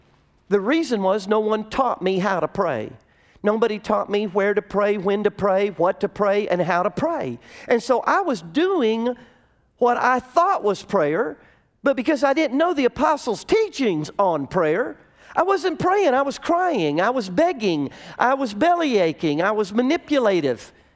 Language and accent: English; Durant, Oklahoma, United States